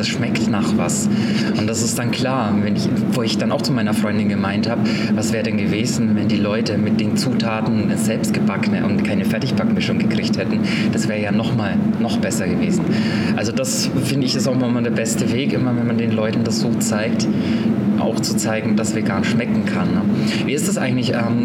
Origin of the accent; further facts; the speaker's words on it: Bavaria, Germany; now in Berlin, Germany; Ich komme ja aus Bayern, ne, aus der bayerischen Küche.